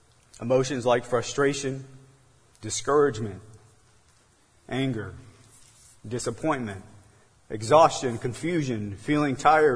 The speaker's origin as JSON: {"language": "English", "country": "United States", "said": "Yes, as an American, I am frustrated at the political divisiveness in our country."}